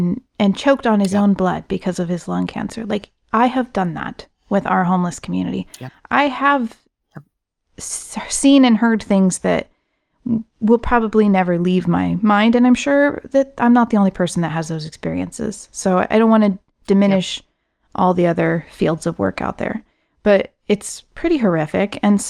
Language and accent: English; United States; it does not make me feel good as an American.